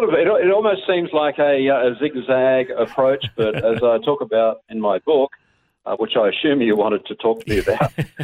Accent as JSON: {"language": "English", "town": "Geraldton", "region": "Western Australia", "country": "Australia", "tie": "born or raised there", "also_born_or_lived": "Narrogin", "said": "I was born in a country town called Narrogin, but really I was raised in Geraldton, a seaside town noted for cray fishing or lobsters and the centre of just a lot of agriculture and mining activity on the midwest coast of Western Australia."}